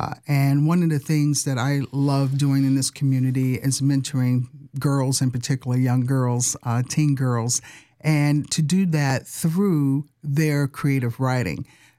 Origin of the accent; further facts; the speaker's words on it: Washington, District of Columbia, United States; So, I mean, I'm originally from Washington, D.C. We moved from New Jersey.